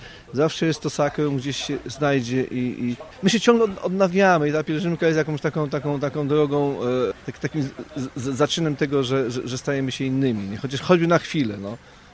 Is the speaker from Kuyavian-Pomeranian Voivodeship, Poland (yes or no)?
yes; Toruń, Kuyavian-Pomeranian Voivodeship, Poland; Pierwsza ta do Lwowa z Rzeszowa, bo jestem z Torunia